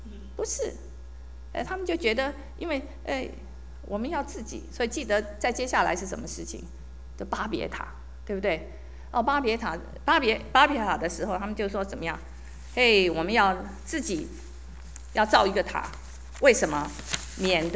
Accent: Taiwan; 我们这个小时候在台湾的时候，有一些那个 朋友，有些在眷村里的朋友，所以有一点听得懂四川话

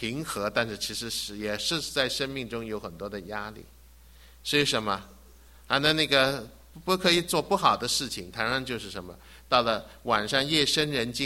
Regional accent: China; 我们中国人很欢喜上进，我们是可能也很留意要存钱

